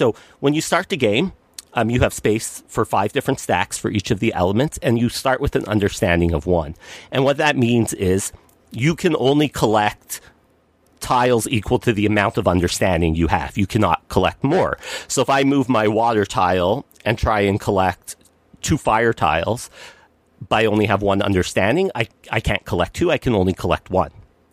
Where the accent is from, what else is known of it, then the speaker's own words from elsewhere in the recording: Canada; I'm just going to go by the Kickstarter page because it lists things in Canadian, because, hey, we're Canadian.